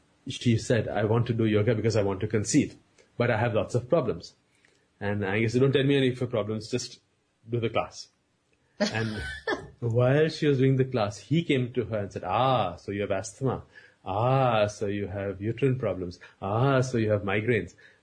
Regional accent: Mumbai, Maharashtra, India; I was born and brought up in India, in Bombay.

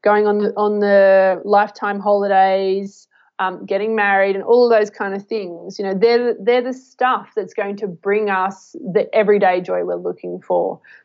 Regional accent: Australia; I didn't go to any street parties growing up in Australia.

